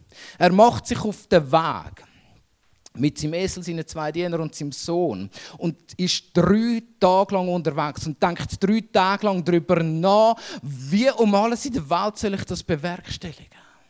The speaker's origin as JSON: {"language": "German", "country": "Switzerland", "said": "Wir haben verlernt, als Schweizer in der Gegenwart zu sein, präsent zu sein und überhaupt."}